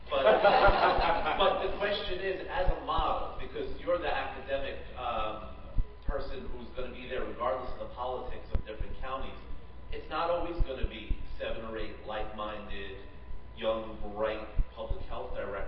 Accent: Long Island, New York, United States; I'm from Long Island, a different part of the state

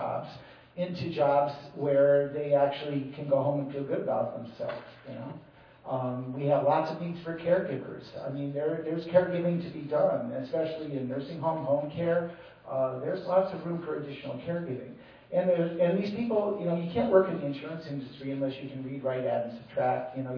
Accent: Ohio, United States; and I'm from Ohio, we have an Ohio single-payer bill

